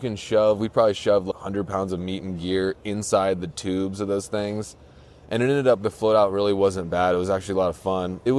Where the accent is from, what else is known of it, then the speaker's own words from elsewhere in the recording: East Coast, United States; so I come from the East Coast, and I've been immersed in Western culture for like 4 years